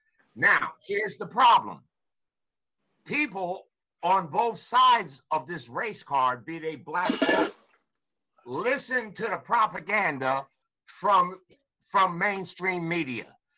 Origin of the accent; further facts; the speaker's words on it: United States; born there; I was born in America.